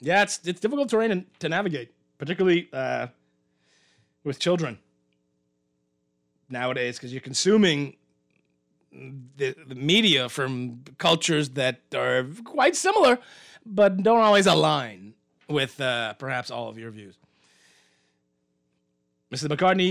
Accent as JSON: {"language": "English", "region": "Eleuthera", "country": "Bahamas", "said": "I'm from Eleuthera. I don't know why people keep saying, thinking I'm from Long Island."}